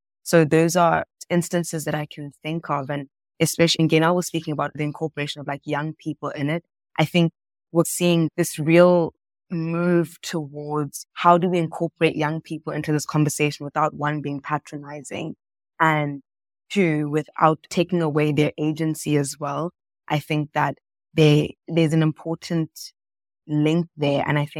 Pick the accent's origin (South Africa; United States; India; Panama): South Africa; I'm a South African person.